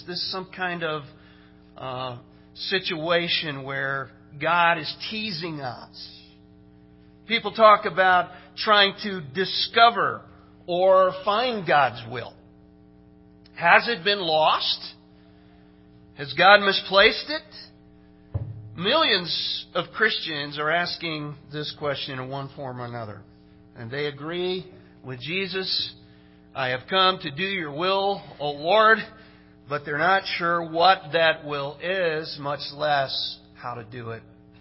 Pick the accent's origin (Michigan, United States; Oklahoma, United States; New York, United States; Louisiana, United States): Oklahoma, United States; And Brad told you we grew up in Oklahoma, but we're just barely in Oklahoma. We're just in northeastern